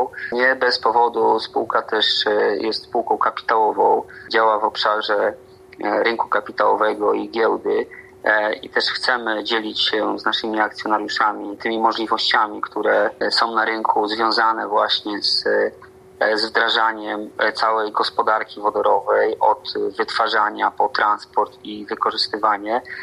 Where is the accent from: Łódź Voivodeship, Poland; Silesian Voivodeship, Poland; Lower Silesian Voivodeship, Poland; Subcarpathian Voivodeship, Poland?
Subcarpathian Voivodeship, Poland; now in Warsaw, Poland; dzień funkcjonuję w Warszawie, spółka giełdowa też tutaj główne życie się odbywa, to rodzinnie pochodzę z Podkarpacia.